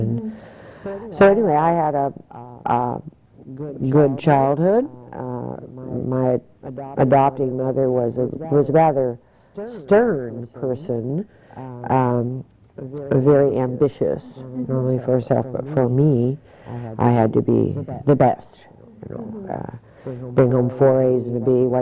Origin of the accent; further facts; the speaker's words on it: Chehalis, Washington, United States; My childhood, I was raised in Chehalis. I was adopted. And I was born in 31, December 31